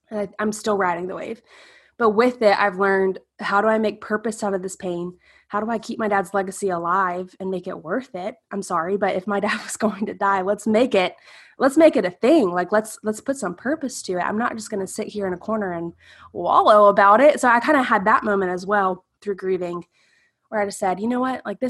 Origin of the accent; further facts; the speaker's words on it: South Carolina, United States; and we are from South Carolina.